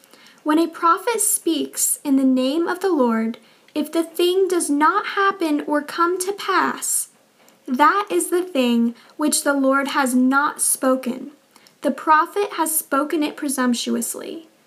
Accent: United States; He lived in the 1800s, and I'm from America, and America is still a country today.

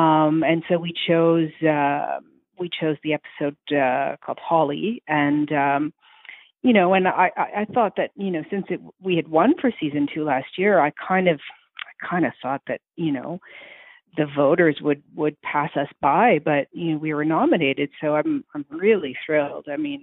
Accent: Montreal, Quebec, Canada; Mm-hmm. I'm from Montreal.

